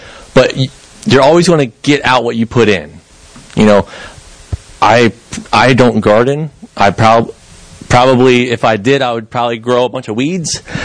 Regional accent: United States; We have, as Americans, I love being an American.

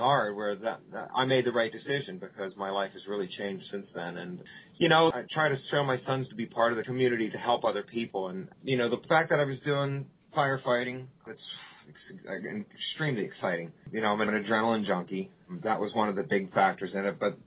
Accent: Pittsburgh, Pennsylvania, United States; Yeah, the funny part about Tim was he was from Akron, Ohio, and I'm from Pittsburgh.

